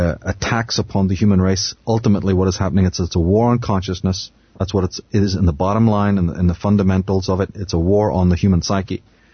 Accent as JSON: {"language": "English", "town": "Belfast", "region": "Northern Ireland", "country": "United Kingdom", "tie": "born or raised there", "said": "Because growing up in Belfast, you know, of course we have the Unionists"}